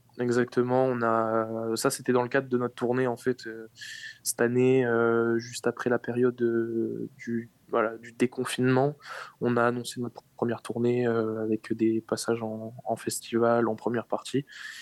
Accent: Périgueux, Nouvelle-Aquitaine, France; moi je suis né déjà à Périgueux. Donc j'ai grandi, j'ai passé une belle partie de mon enfance à Périgueux. Voilà, jusqu'au lycée

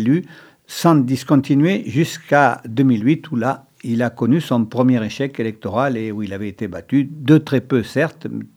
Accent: Périgueux, Nouvelle-Aquitaine, France; born there; Non, je suis né à Périgueux, rue Clochassem.

